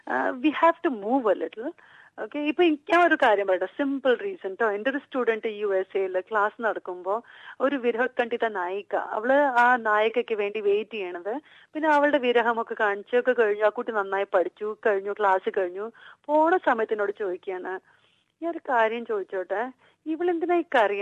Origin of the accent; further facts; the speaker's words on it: Kerala, India; ഞാനൊരു മലയാളിയായിട്ട് നമ്മളുടെ നാടൻ കലേനെ നമ്മൾ എൻകറേജ് ചെയ്തില്ലെങ്കിൽ പിന്നെ ആര് ചെയ്യും?